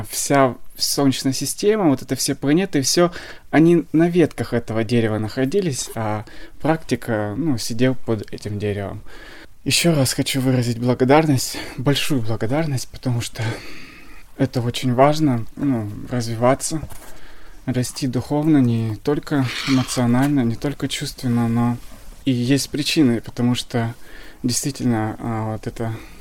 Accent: Siberia, Russia; мне 31 год, я из Сибири.

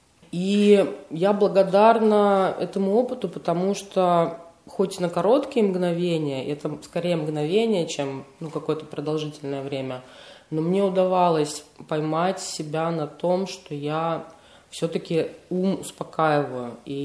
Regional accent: Saint Petersburg, Russia; я из Санкт-Петербурга.

